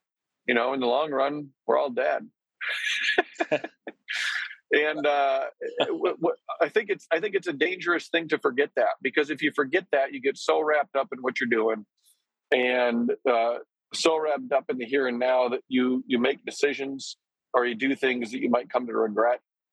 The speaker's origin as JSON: {"language": "English", "town": "Decorah", "region": "Iowa", "country": "United States", "tie": "born or raised there", "said": "Northeast Iowa, I'm from Decorah, kind of the heart of that Obama-Trump country."}